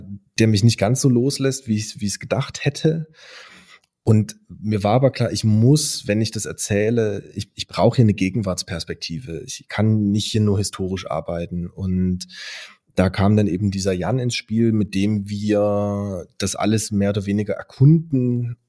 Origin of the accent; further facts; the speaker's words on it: Kamenz, Saxony, Germany; Also erstmal komme ich ja aus der Ecke, so dass also Kamenz und Deutsch Baselitz ist die Nachbargemeinde